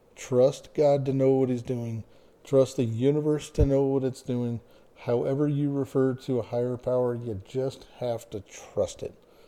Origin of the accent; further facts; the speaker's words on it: East Coast, United States; Now, I grew up on the East Coast where we caught crabs and we would boil crabs and eat them.